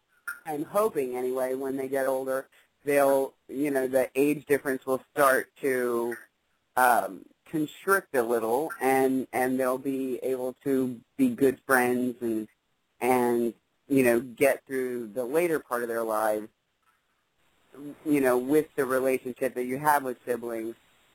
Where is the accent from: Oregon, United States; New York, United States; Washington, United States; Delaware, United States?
Delaware, United States; Well, I am from Delaware. I was born and raised here.